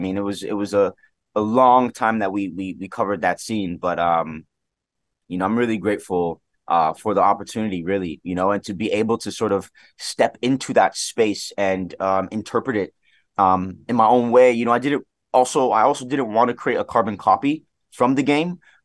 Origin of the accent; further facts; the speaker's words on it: Toronto, Ontario, Canada; Scarborough, which is where I was born and raised here in Toronto.